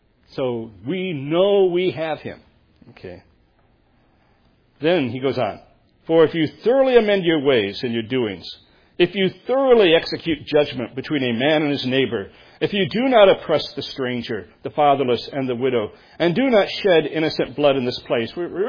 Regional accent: Texas, United States; I'm from Texas, and doesn't that mean Texas, you know?

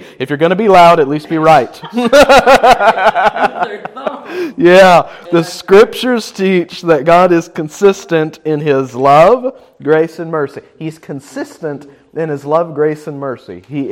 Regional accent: the South, United States; growing up in the South, we heard it in a Sunday school somewhere

